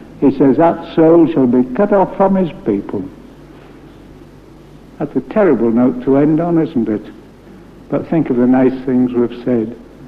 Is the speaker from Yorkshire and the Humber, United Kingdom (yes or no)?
yes; Yorkshire and the Humber, United Kingdom; But can I say, as a Yorkshireman, pretty bluntly, do get your teeth into the peace offering and eat it.